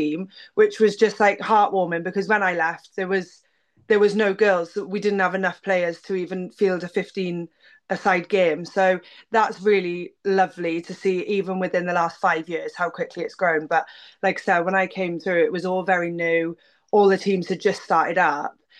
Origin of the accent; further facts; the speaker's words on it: Yeovil, South West England, United Kingdom; Yeah, so I actually grew up in I grew up in Yeovil in Somerset in England.